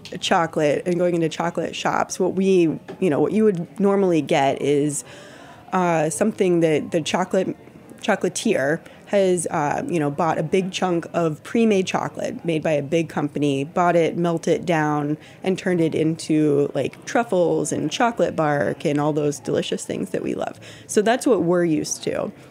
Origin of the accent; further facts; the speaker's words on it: Texas, United States; I'm from Texas. I just moved here 2.5 years ago.